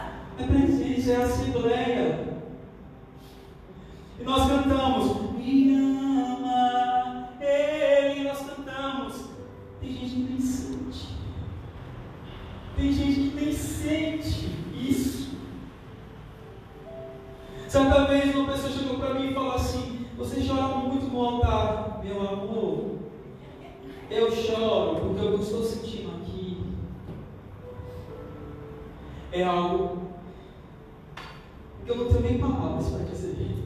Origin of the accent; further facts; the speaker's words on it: Pernambuco, Brazil; Eu, lá na minha cidade, eu sou de Pernambuco, né? Foi uma cidadezinha que tem 25 mil habitantes.